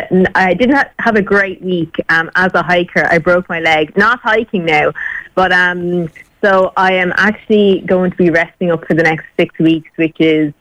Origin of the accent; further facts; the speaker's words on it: Tipperary, Ireland; I grew up in Tipperary on Stephen Mon Mountain